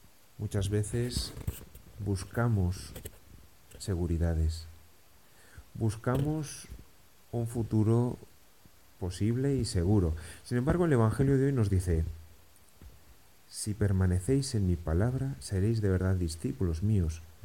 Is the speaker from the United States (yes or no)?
no; Pamplona, Navarre, Spain; Cuidado, que yo soy de Pamplona, de toda la vida.